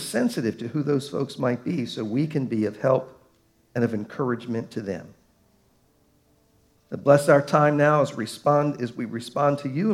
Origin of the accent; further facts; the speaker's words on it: Baltimore, Maryland, United States; I always thought that was cool when I was a little kid growing up on Cortez Road in Baltimore.